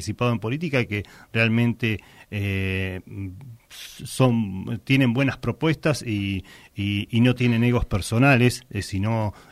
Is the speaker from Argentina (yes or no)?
yes; General Madariaga, Buenos Aires Province, Argentina; born there; nacimos en Madariaga, pero mis abuelos vivieron en Pinamar en el año, vinieron a Pinamar en el año 47.